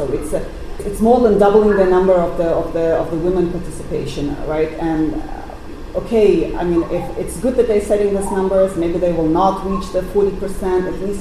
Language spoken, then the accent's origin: English; Uzbekistan; Yeah, being kind of growing up in Uzbekistan and living there and working there and covering now Uzbekistan, yes.